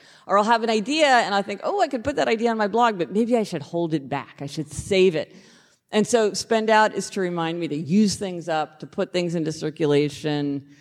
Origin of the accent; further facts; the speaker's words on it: Kansas City, United States; because we're both from Kansas City